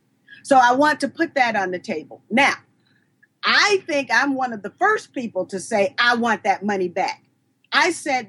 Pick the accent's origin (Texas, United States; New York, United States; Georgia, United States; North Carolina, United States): Georgia, United States; Atlanta; born there; And Bob Brady lives in Atlanta. I was born in Atlanta.